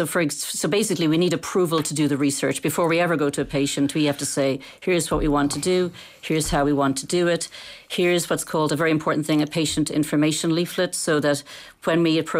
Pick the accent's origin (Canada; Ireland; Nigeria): Ireland; also born or lived in United States; I've actually only been in Ireland, even though I'm Irish, for the last 6 months